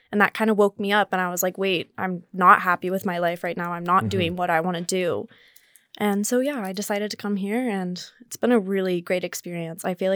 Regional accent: Utah, United States; so I'm from Utah, so technically I've lived on a mountain my whole life, but it's definitely been a change in North Carolina.

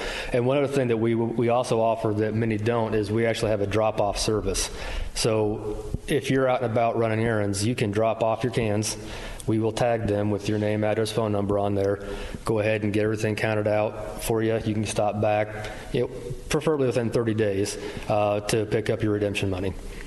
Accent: Pleasantville, United States; now in Knoxville, United States; Grew up in Pleasantville.

